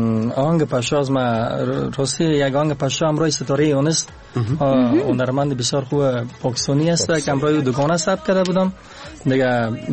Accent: Kabul, Afghanistan; born there; تولد خودم زاده کابل هستیم قبلگاه سبه همچنان دیگه اصلا ما از ولایت لوگر هستیم.

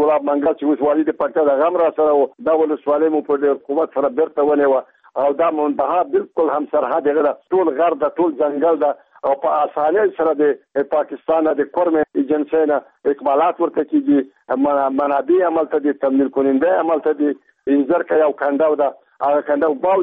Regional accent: Paktia, Afghanistan; زه خپل د پکتیا يم د چکپنې ولسوالۍ يم

